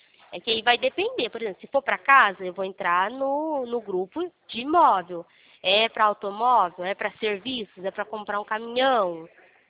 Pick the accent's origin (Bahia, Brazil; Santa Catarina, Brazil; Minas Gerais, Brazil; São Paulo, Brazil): São Paulo, Brazil; Pirassununga; Eu sou de Pirassununga.